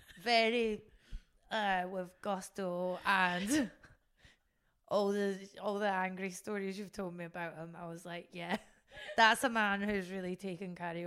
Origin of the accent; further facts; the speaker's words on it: Scotland, United Kingdom; born there; I was born in Scotland in a bit that was full of Irish immigrants. I was a really tight Catholic till I was 16.